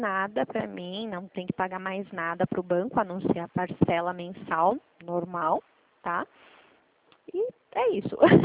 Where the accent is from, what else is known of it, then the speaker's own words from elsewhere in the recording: São Paulo, Brazil; born there; É que eu nasci mesmo em São Paulo, né? Minha família toda, ela é de São Paulo, capital mesmo, né?